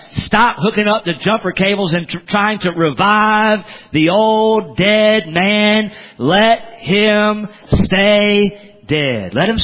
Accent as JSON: {"language": "English", "region": "the South", "country": "United States", "said": "Now, I'm from the South, and when somebody would ask you something, you'd say, well, I reckon I am."}